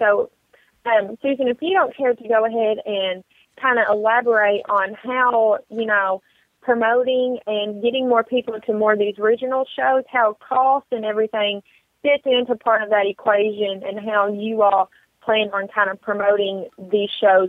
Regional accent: Kentucky, United States; you know, I'm from Kentucky. Obviously, you can tell by my accent. A lot of our listeners, if they're repeating listeners, obviously you all know that I am from Kentucky.

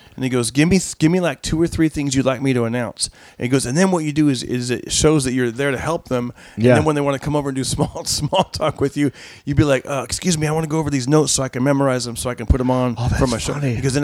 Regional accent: Fresno, California, United States; Born and raised in Fresno, California. It's like the Midwest of California.

